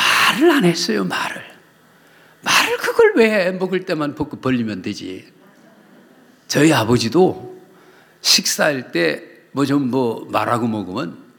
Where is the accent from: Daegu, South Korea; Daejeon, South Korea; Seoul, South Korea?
Daejeon, South Korea; 저는 충청도 대전이고요.